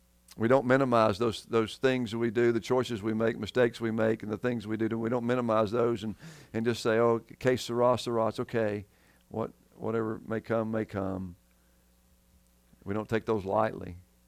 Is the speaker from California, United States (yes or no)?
no; Georgia, United States; I grew up in North Georgia, and you look at all a lot of the country Baptist churches, and there's two buildings sitting there.